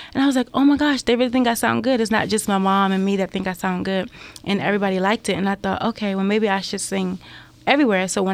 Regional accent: Maryland, United States; I'm from Maryland, Peachy County.

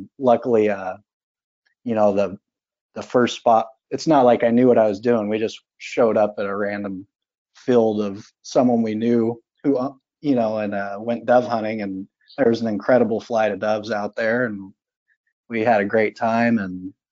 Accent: California, United States; I was born and raised in the San Joaquin Valley of California, basically dead center of the state. If you've ever eaten an almond, it probably came from, you know, within 30 miles of where I was raised.

